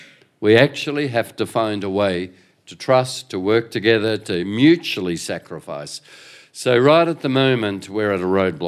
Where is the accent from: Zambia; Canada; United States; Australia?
Australia; I'm an Australian patriot.